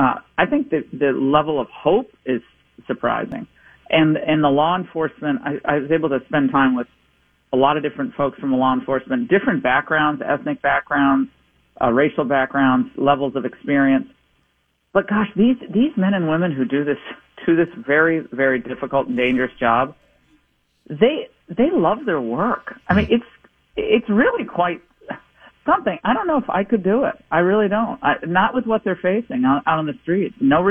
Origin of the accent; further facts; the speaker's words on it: Glastonbury, Connecticut, United States; Yeah, well, I'm from Glastonbury, Connecticut, which is a suburb of Hartford.